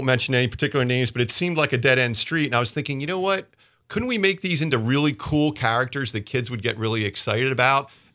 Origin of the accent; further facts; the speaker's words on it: Pennsylvania, United States; Well, I grew up down in Bucks County, Pennsylvania.